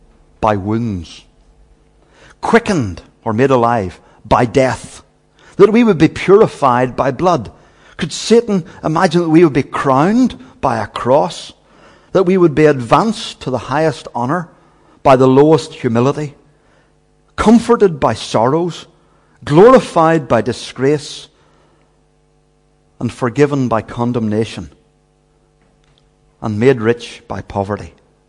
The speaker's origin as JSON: {"language": "English", "town": "Belfast", "region": "Northern Ireland", "country": "United Kingdom", "tie": "born there", "said": "she was born in Chicago, and I was born in Belfast, and yet God caused our paths to intersect in Letterkenny"}